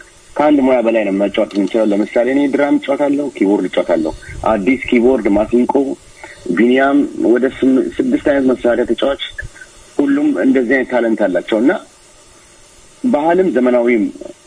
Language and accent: Amharic; Nazret, Oromia, Ethiopia; እኔ ሙዚቃ እንግዲህ የናዝሬት ልጅ ነኝ